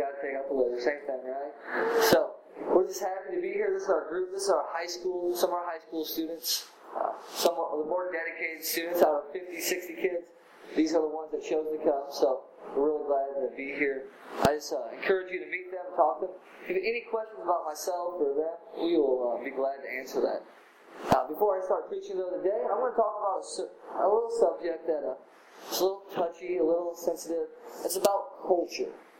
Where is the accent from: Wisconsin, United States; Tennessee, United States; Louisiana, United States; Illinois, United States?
Illinois, United States; now in Rising Sun, United States; I'm not originally from there. I moved there about a year and a half ago. I'm from Illinois by Chicago.